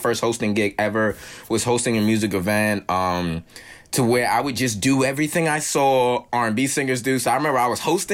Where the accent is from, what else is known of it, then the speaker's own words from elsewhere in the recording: Brooklyn, New York, United States; You know what? I grew up in Brooklyn.